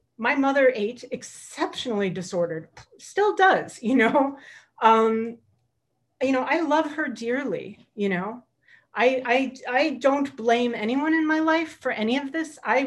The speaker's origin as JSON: {"language": "English", "town": "Los Angeles", "region": "California", "country": "United States", "tie": "born or raised there", "said": "I grew up in Los Angeles. I don't live there now."}